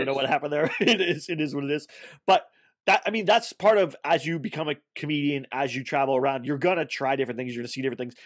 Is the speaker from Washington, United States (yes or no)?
no; Texas, United States; Look, I grew up as a Texas Rangers fan in Texas.